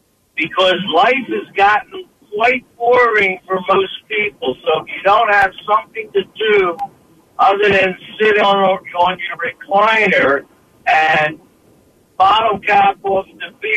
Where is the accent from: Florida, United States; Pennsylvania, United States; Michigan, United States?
Pennsylvania, United States; Philadelphia; So I choose to listen to you guys in my hometown of Philadelphia.